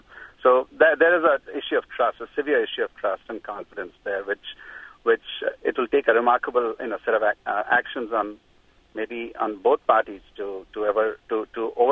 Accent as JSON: {"language": "English", "town": "Mumbai", "region": "Maharashtra", "country": "India", "tie": "born or raised there", "moved": "yes", "lives_now": "Fremont, United States", "said": "I grew up in Bombay and lived there for a substantial part of my life before I moved to the U.S."}